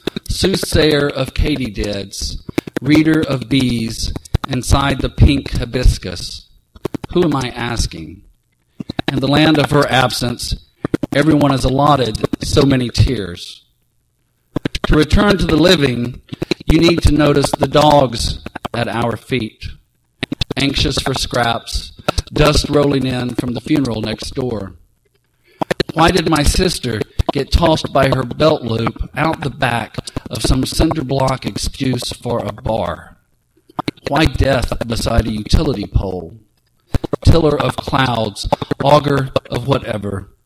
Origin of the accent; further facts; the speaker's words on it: Mississippi, United States; to go back and teach at Ole Miss in my home state for a year, which, of course, was an honor. But you know, a lot had changed in my life since when I lived in Mississippi and now.